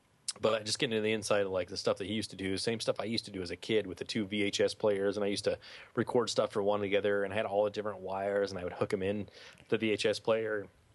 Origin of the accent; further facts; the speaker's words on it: New Jersey, United States; I got this. I'm from Jersey. It's fine.